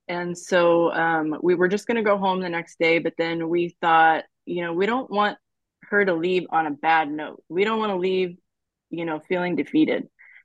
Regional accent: Ohio, United States; moved away as an adult; now in Visalia, United States; No, I grew up in Ohio.

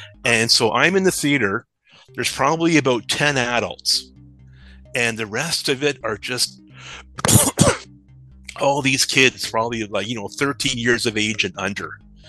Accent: Ancaster, Ontario, Canada; And I grew up in Ancaster

